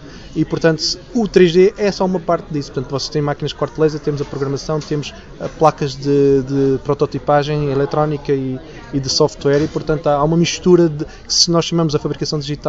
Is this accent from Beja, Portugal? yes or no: no; Torres Vedras, Lisbon, Portugal; Nós somos de Torres Vedras